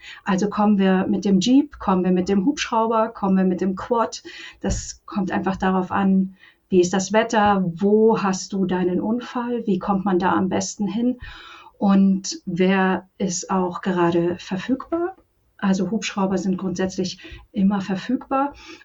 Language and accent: German; Krün, Bavaria, Germany; also ich komme aus Krün im Karwendel und dort bin ich auch bei der Bergwachtbereitschaft.